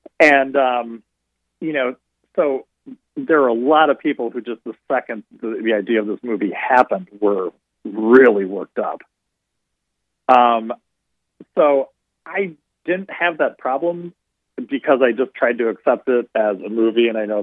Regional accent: Illinois, United States; It takes place in California. I grew up outside of Chicago.

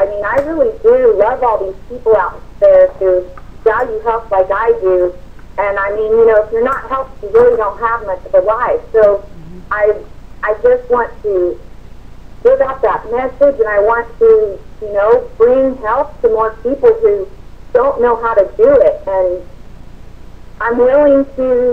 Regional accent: Amarillo, Texas, United States; I'm from Amarillo, Texas.

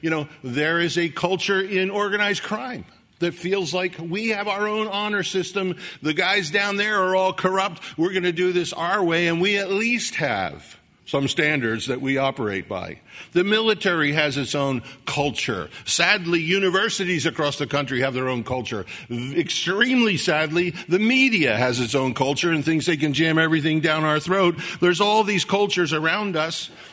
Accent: United States; And I'm an American and I love this country.

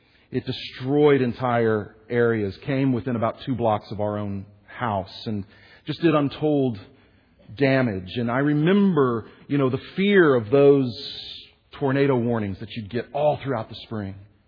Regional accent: Houston, Texas, United States; also born or lived in Wichita / Oklahoma City; But I was born and raised in Houston, Texas. I've lived in Wichita, Kansas, and in Oklahoma City.

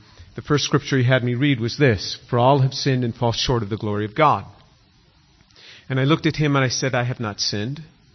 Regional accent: New York City, New York, United States; born there; I was born a Jew in New York City. I was born in Manhattan.

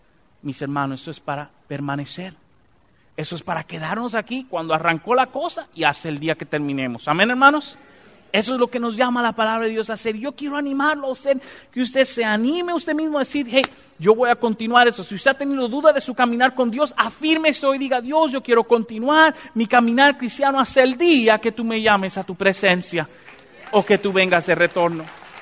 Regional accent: Dominican Republic; Yo no puedo ser pastor en esa iglesia porque yo no nací en México. Bueno, aprendemos ahí, échemele salsa a los tacos y yo predico en español y en dominicano, ¿no?

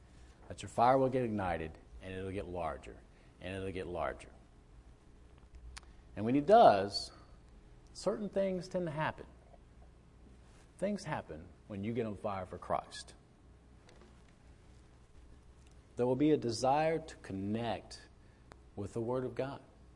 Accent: Humble, Texas, United States; born there; I always thought I was born in Houston. I was born in Humble.

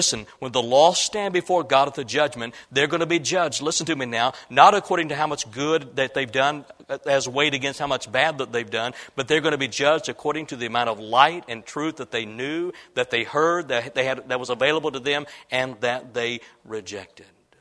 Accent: Illinois, United States; I was raised in Illinois. You can't be raised in Illinois and not be around hogs once in a while.

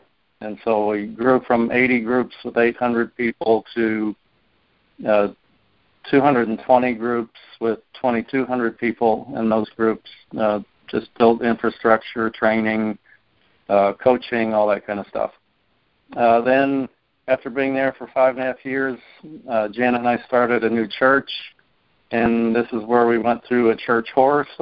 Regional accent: St. Louis, Missouri, United States; She's from Alabama. I grew up in St. Louis.

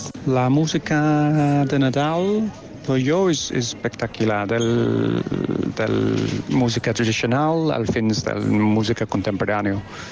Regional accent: England, United Kingdom; Catalan is a second language; now in Formentera, Spain; Soc d'Anglaterra, però visc a Formentera i he estat a les Baleares 5-6 anys, crec.

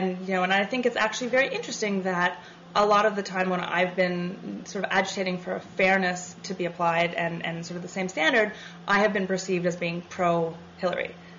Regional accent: Canada; I am Canadian. During the Clinton years, I was in Canada.

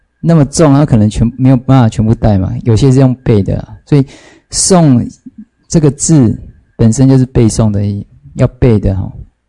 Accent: China; 所以呢刚好就符合我们中国人使用的这种语法或是用词

